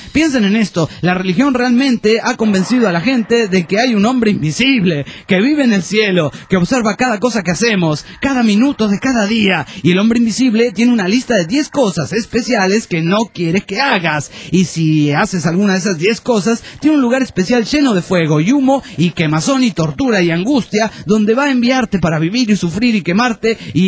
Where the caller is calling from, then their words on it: Bolivia; soy de Bolivia, les escucho por internet